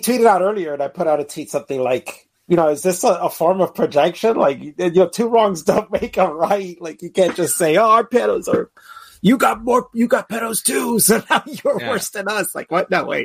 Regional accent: United States; Like, I'm American.

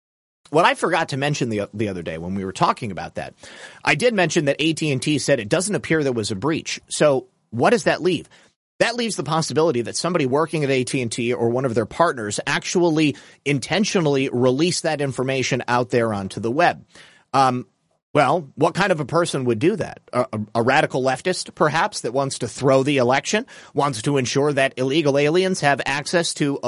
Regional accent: Florida, United States; 90% of those illegals came here to my home state of Florida.

